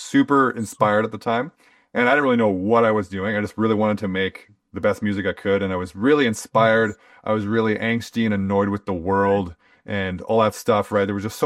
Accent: Winnipeg, Manitoba, Canada; We're all from Winnipeg, pretty much. A few people are kind of from around the area, but we're all from Winnipeg.

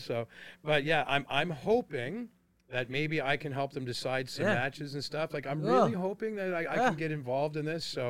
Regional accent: Germany; But I grew up in Germany, so it was different.

